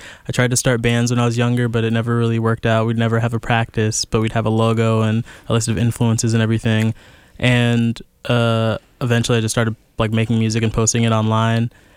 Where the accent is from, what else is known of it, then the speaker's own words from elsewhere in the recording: Jacksonville, Florida, United States; Arlington.